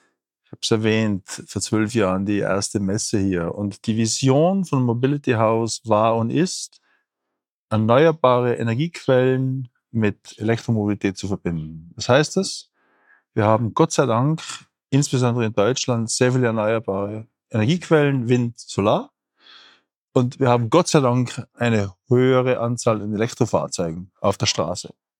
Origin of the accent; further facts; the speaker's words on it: Austria; Ich bin Österreicher, bin auf einem Bergbauernhof aufgewachsen